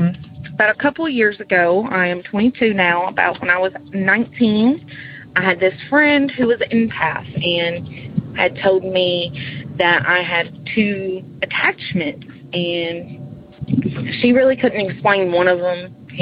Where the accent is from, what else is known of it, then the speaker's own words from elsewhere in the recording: Dukedom, Tennessee, United States; also born or lived in Martin, Tennessee; I am from Martin, Tennessee. But before that, I was from Dukedom, Tennessee, which is in the middle of nowhere.